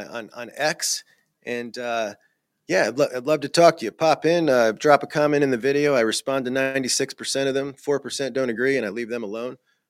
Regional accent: Ohio, United States; I'm from Northeast Ohio

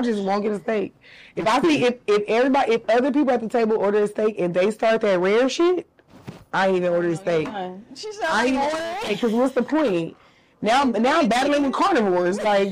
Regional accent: Compton, California, United States; I'm from Compton, I'm a little ghetto

